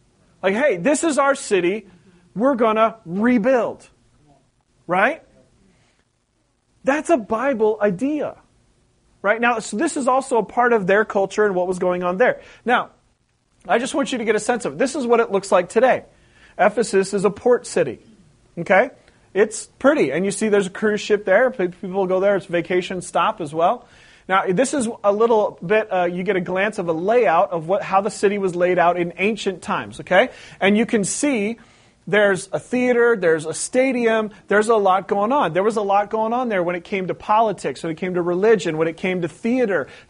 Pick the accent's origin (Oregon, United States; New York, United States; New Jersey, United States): Oregon, United States; Portland; I was born and raised in Oregon, okay? Portland, Oregon, Pacific Northwest.